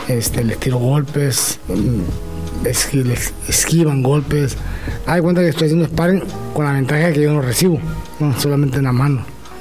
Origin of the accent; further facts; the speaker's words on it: Mulegé, Baja California Sur, Mexico; now in Rosarito, Mexico; Soy de Baja California Sur, de un pueblito que se llama Mulegé. Nací el 7 de enero de 1966.